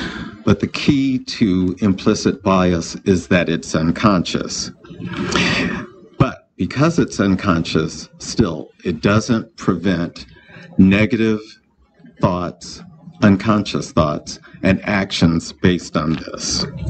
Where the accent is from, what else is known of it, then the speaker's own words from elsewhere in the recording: Michigan, United States; also born or lived in the South; I just recently, 5 years ago, returned to my home state of Michigan, because I lived my adult life in the South.